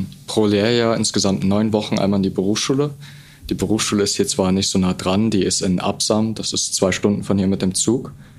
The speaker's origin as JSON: {"language": "German", "country": "Germany", "moved": "yes", "said": "Ich bin 3 Jahre hier zur Schule gegangen. Ich komme nämlich eigentlich ursprünglich aus Deutschland."}